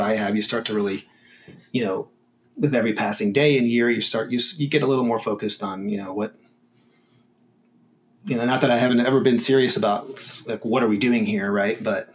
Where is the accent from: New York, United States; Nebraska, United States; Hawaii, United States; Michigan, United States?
New York, United States; Buffalo; You know, I'm not a Texan. I grew up in New York State, you know, Buffalo area